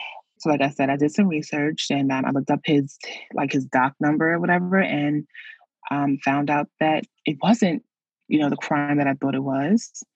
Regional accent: Brooklyn, New York, United States; I'm coming from Brooklyn, so we're traveling upstate.

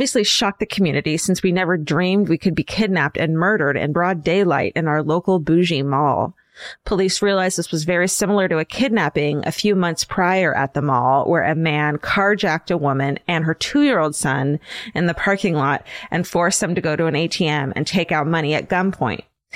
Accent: Boca Raton, Florida, United States; I grew up in Boca Raton, Florida, which is best known for being where your Jewish friends' grandparents live.

